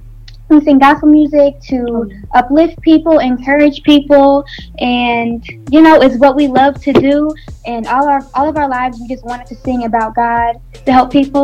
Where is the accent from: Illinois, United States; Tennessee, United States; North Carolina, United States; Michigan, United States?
Michigan, United States; Detroit; Oh, so me and Jada, we're both from Detroit.